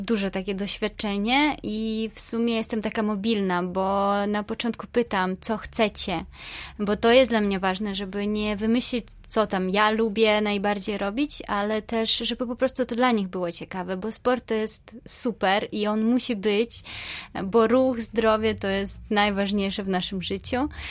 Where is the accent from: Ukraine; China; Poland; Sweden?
Ukraine; Ja ogólnie jestem z Ukrainy, także język ukraiński, rosyjski, no i tutaj już polski też, angielski ogarniamy